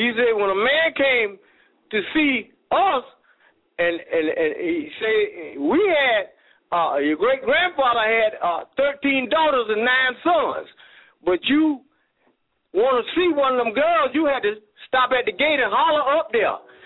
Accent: Jacksonville, Florida, United States; I'm from Jacksonville, Florida.

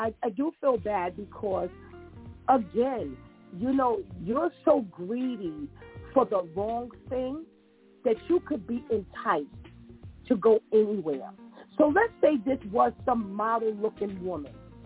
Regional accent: Bronx, New York, United States; So you remember now, I told you I'm from the Bronx.

